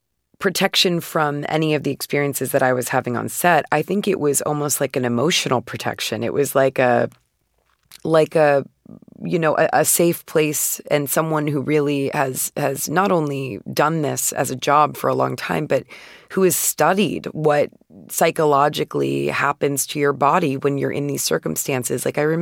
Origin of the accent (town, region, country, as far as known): Phoenix, Arizona, United States